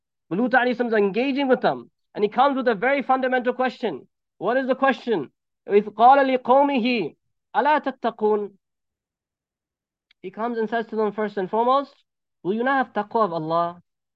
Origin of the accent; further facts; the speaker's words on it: New York, United States; I'm from New York, but because I spent so much time in Massachusetts now, everyone thinks I'm from Massachusetts.